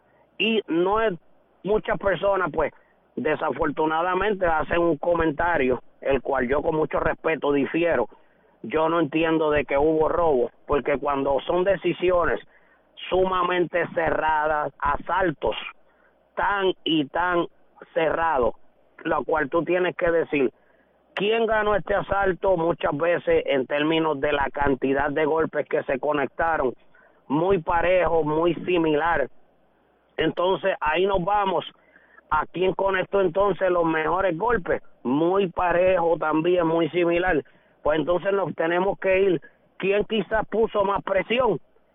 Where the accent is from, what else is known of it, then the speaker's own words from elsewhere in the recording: Puerto Rico; orgullo para mí como puertorriqueño